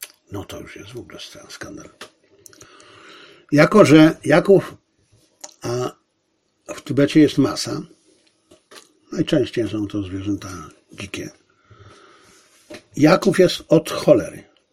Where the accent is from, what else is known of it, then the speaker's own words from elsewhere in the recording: Zabrze, Silesian Voivodeship, Poland; ja, powtarzam, pochodzę ze Śląska, z Zabrza, w którym autochtonów po wojnie była minimalna ilość, to byli głównie górnicy.